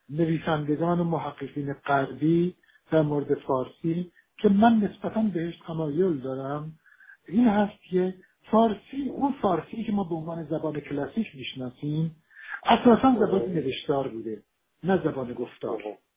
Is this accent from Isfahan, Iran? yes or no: no; Tehran, Tehran Province, Iran; accent: Tehrani; ولی لهجه من تهرونی که نزدیک نبوده که